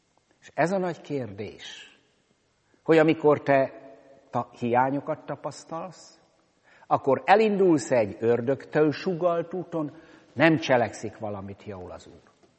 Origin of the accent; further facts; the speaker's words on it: Kölcse, Szabolcs-Szatmár-Bereg, Hungary; now in Szeged, Hungary; én még falun nőttem fel, Kölcsébe való vagyok, édesapám ott volt 37 évig lelkész, viccesen azt szoktam mondani, a beszédem is elárul engem.